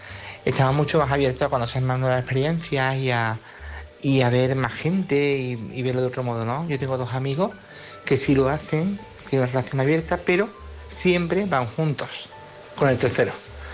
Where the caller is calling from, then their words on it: Córdoba, Andalusia, Spain; de Córdoba. Es la primera vez que te llamo.